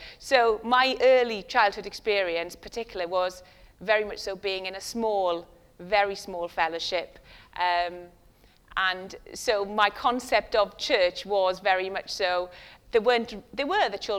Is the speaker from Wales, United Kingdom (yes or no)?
yes; Wales, United Kingdom; I can say that growing up in West Wales, I was very much a part of a Welsh chapel, and it was a very small Welsh chapel.